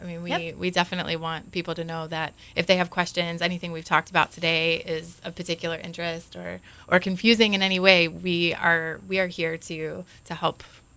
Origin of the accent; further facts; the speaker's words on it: Chesapeake Bay, United States; it was growing up on the Chesapeake Bay, and the critters that lived in the oceans were the things that were at the end of the bay.